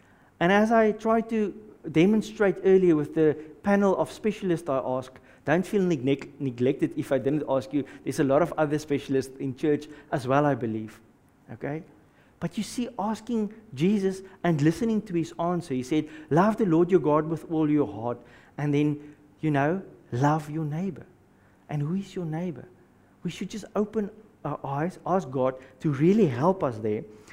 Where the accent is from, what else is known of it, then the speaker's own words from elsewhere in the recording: South Africa; moved away as an adult; me and my wife and my family, we came from South Africa in 2008 for ministry to the church there.